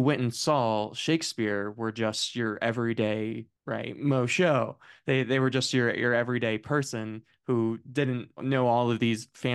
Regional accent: United States; It's my American ignorance that is

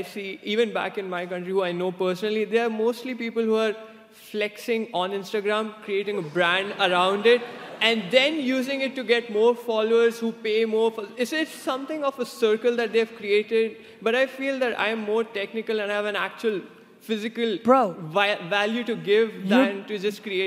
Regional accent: India; moved away as an adult; now in United States; I came all the way from India to the US so that I could get a specialized degree in a master's program in data science.

